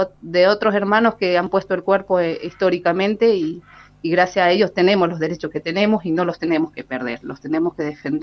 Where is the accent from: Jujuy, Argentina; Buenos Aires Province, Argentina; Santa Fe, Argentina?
Jujuy, Argentina; no es solamente en Jujuy. Esto, somos parte de Argentina